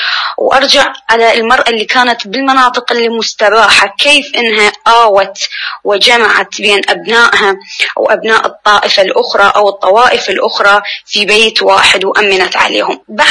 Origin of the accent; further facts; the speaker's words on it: Iraq; أنا كامرأة عراقية ما أبتعد هواية